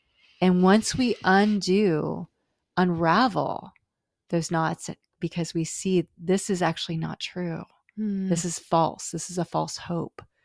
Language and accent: English; California, United States; Steve and I were living in Boston, and I was, you know, I'm from California